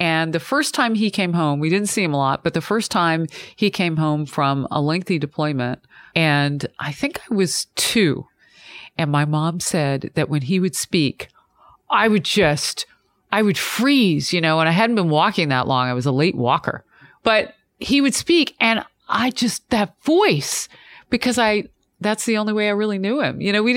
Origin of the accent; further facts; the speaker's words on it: Atlanta, Georgia, United States; born there; On military bases, all over. I was born at Fort McPherson in Atlanta, Georgia.